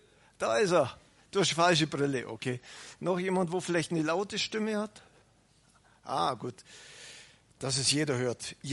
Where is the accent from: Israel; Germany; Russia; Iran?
Germany; Bavaria; Wir können uns das ja als Allgäuer gut vorstellen, was es heißt. Den Berg hoch, dann wieder runter.